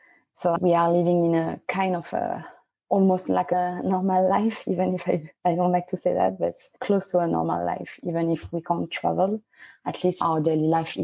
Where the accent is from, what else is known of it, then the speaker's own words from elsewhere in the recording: Paris, Île-de-France, France; Yeah, I grew up in Paris and I'm a pharmacist.